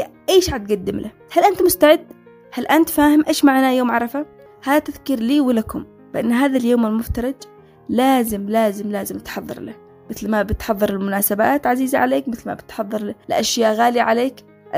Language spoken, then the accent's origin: Arabic; Yemen; صحيح إحنا فاهمين إحنا كمجتمع يمني أو كإنسان عربي بشكل عام